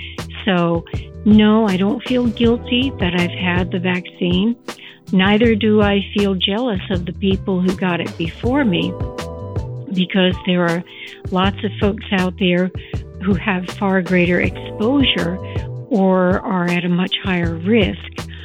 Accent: Cresco, Pennsylvania, United States; I'm from Cresco, Pennsylvania.

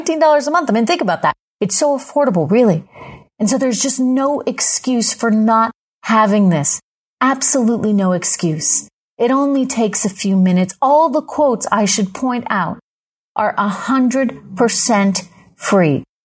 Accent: New Hampshire, United States; they may have heard me tell this story of where I grew up in New Hampshire, a nearby family, a neighbor

